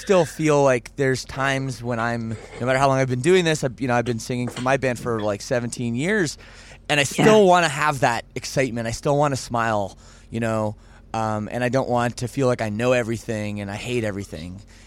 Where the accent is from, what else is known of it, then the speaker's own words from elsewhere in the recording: Toronto, Ontario, Canada; I'm from Toronto.